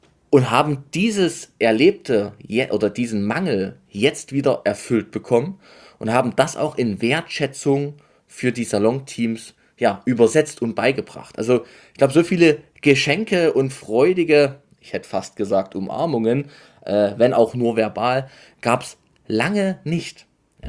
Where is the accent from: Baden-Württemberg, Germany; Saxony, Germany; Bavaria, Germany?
Saxony, Germany; ich komme aus der Nähe von Dresden